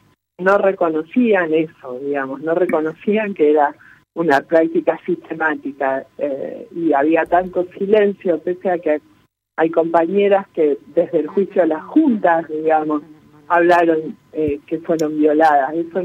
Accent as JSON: {"language": "Spanish", "country": "Argentina", "said": "como argentinos y argentinas"}